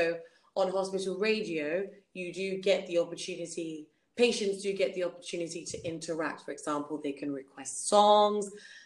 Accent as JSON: {"language": "English", "country": "United Kingdom", "said": "happy with my education and my background as a British Nigerian."}